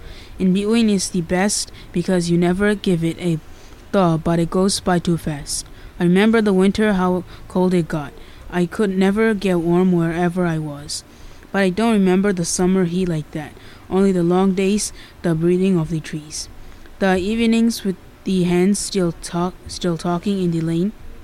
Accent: Hudson, New York, United States; I'm 16. I'm also from Hudson.

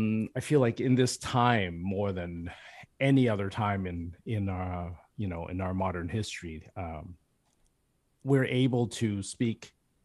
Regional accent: Canada; I'm both Canadian, North American, and I'm also Chinese.

